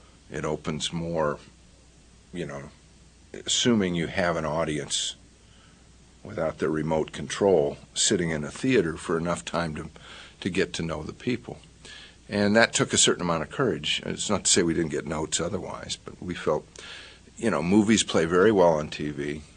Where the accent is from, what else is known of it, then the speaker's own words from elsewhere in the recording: Texas, United States; And just so you know, I grew up in Texas. And I've always wanted to be in a big Western